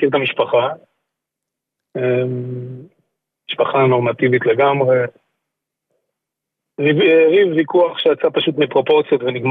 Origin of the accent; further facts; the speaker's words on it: Prazon, Northern District, Israel; באזור הגלבוע פה, באזור שלנו, דווקא גנר, סנדלה, מוקבלה, אני בן מושב פרזון, חקלאי לא קטן פה מהאזור